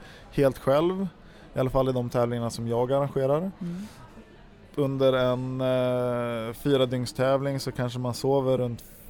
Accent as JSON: {"language": "Swedish", "town": "Järpen", "region": "Jämtland County", "country": "Sweden", "tie": "born or raised there", "said": "Jag cyklade mycket med en av mina kompisar uppe i Järpen där jag växte upp."}